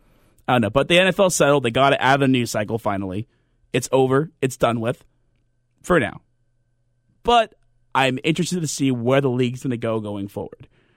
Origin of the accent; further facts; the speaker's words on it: California, United States; I'm a little biased because I am from the Bay Area and I have watched a lot of Golden State Warrior basketball.